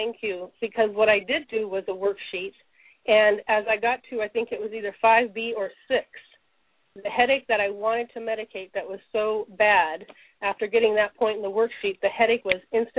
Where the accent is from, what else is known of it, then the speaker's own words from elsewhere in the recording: Las Vegas, Nevada, United States; I am from Las Vegas, currently for the summer in Upper State New York.